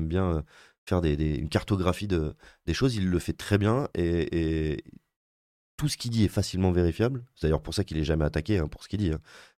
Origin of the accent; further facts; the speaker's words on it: France; comment on fait en tant que Français, pour dire je suis fier de ce qui se passe dans mon pays